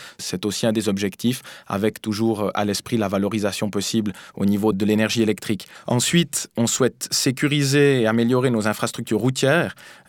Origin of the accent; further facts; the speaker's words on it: Salvan, Valais, Switzerland; je suis originaire de Salvan et Vernaya, j'ai 29 ans.